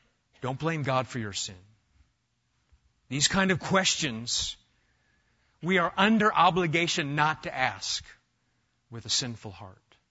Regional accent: Omaha, Nebraska, United States; I remember growing up in Omaha, Nebraska

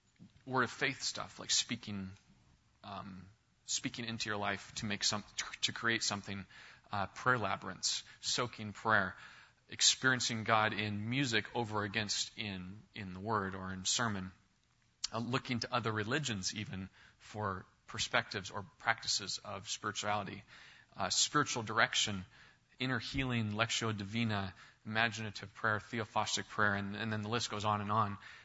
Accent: Pacific Northwest, United States; now in Asia; And it's the same way where I'm from the Northwest, but where I live in parts of Asia, it's difficult even to find missionaries who want to teach the Bible.

